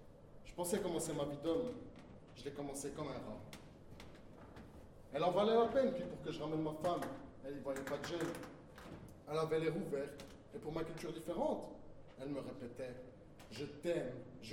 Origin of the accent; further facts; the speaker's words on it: Turkey; je suis turc.